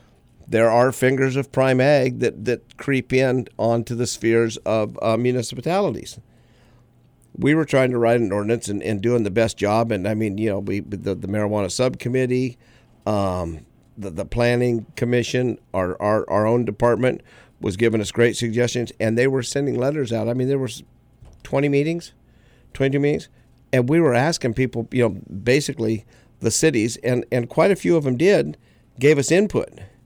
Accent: California, United States; I'll go to a state conference and or even to a national and mention I'm from Humboldt.

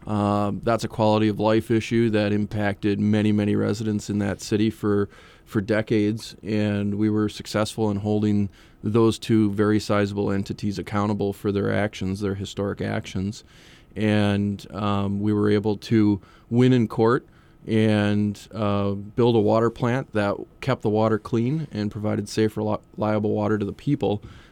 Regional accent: Green Bay, Wisconsin, United States; Well, I grew up originally in Green Bay, Wisconsin.

